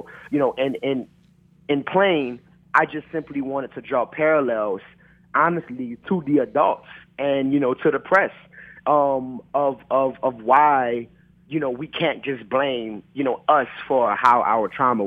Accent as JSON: {"language": "English", "town": "New Orleans", "region": "Louisiana", "country": "United States", "tie": "born or raised there", "said": "something that really bothered me about growing up in New Orleans was that, you know, their children were getting into a lot of trouble"}